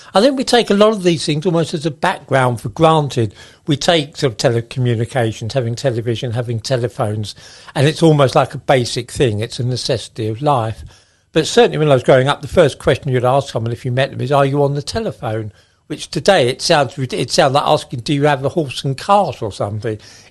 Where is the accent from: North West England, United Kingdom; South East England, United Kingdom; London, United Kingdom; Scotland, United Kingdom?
London, United Kingdom; Ilford; when I was growing up in Ilford, it was all grey, it's dull.